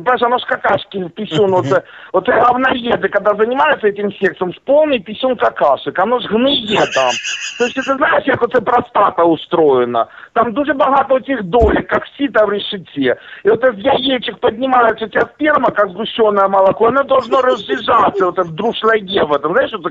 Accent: Uzbekistan; Потому что я сам в Узбекистане родился, я знаю. В моем родном городе нема газа

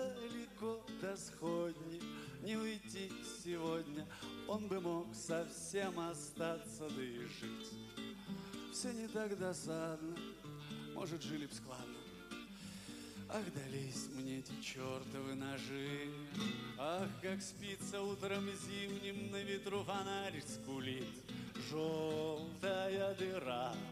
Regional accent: Chelyabinsk, Chelyabinsk Oblast, Russia; born there; Но если я уже родился в Челябинске

